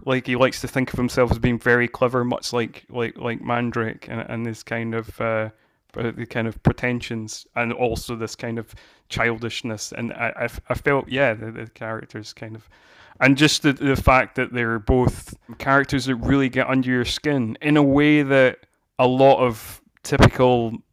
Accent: Scotland, United Kingdom; certainly from my perspective of being Scottish, like, I think most people in Scotland know the exact type of character you meet in a Scottish pub

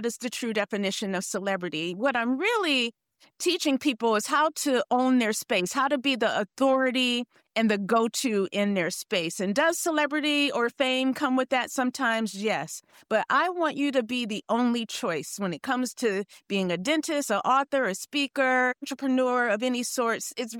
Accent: Flint, Michigan, United States; So I'm from Flint, Michigan, and my favorite rappers … came to Flint, Michigan in 1982

